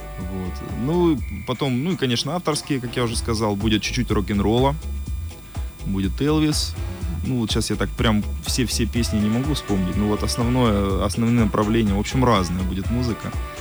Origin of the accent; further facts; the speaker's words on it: Taganrog, Rostov Oblast, Russia; Потому что с области никого не было, мы были единственные из Таганрога там.